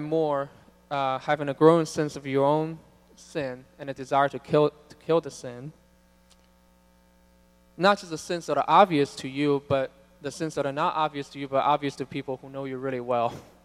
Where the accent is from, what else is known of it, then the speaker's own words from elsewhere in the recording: China; I grew up in China, and so it's very rare for them to be able to visit